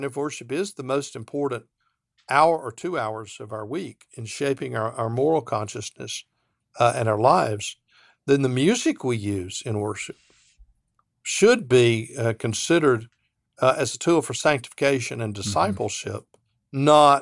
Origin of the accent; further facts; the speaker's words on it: the South, United States; When I grew up in the South, the Baptist Church could always be counted on to have a fiery sermon